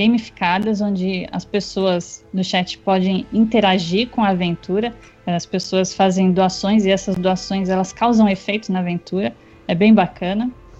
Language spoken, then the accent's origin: Portuguese; São Paulo, Brazil; mas a gente tem gente de São Paulo, eu sou de São Paulo